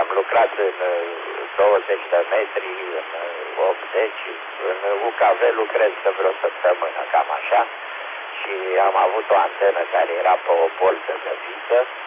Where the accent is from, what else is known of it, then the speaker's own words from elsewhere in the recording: Ploiești, Prahova, Romania; moved away as an adult; now in Bucharest, Romania; Sunt ploieștean, dar după aia m-am stabilit în București, de vreo 50 de ani în București.